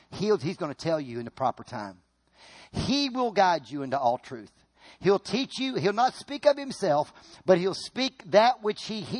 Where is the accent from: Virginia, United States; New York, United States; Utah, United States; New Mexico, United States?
Virginia, United States; Now, when I grew up in Virginia, we only had one translation.